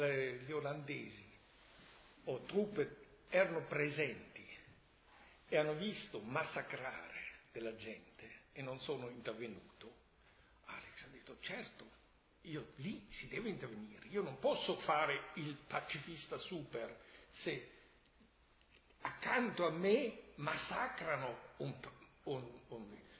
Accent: Germany; Italian is a second language; Io sono tedesco

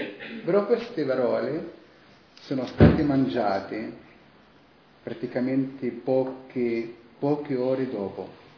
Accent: Gaza, Gaza Strip, Palestine; Italian is a second language; Un giorno era sempre guerra da parte mia, sono da Gaza, quindi sempre guerra.

